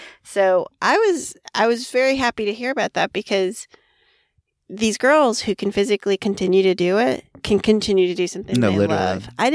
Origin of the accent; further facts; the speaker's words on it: Florida, United States; And again, I grew up in Florida, so maybe because sports was so huge in Florida, I was aware of this.